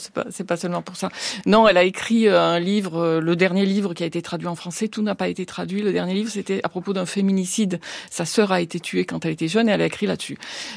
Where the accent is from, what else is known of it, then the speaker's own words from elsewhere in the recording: France; moi ça me ferait plaisir parce que en tant que Français